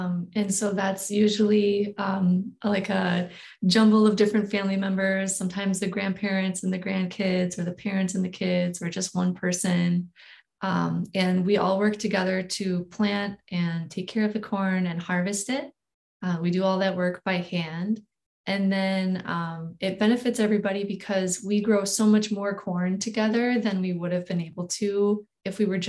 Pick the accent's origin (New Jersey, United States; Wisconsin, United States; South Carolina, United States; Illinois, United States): Wisconsin, United States; I'm not enrolled, but I'm a descendant of the Oneida Nation. And I grew up there on the Oneida Reservation.